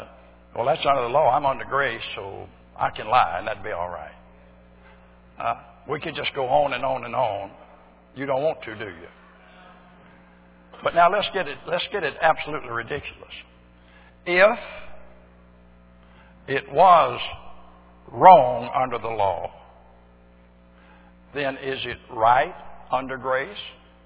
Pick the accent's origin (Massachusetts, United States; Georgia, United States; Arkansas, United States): Arkansas, United States; born there; See, I was born in Arkansas.